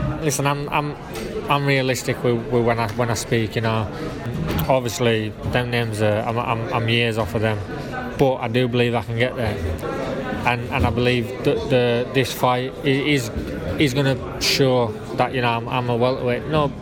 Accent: Bradford, Yorkshire and the Humber, United Kingdom; I know even though I'm from Bradford

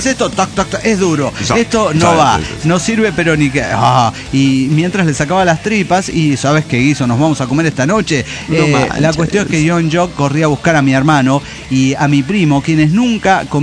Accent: La Pampa, Argentina; born there; Yo nací en La Pampa

